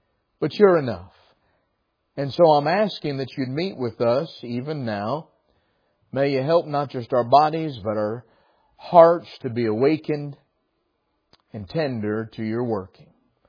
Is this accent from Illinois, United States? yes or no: no; North Carolina, United States; and I'm from North Carolina, and so there are some names that are even harder for me to even hear, much less pronounce.